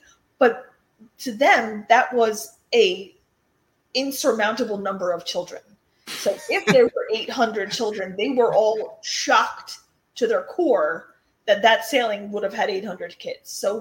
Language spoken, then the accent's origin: English; New Jersey, United States; I am from New Jersey. I grew up, cheesecake was like a staple in my house.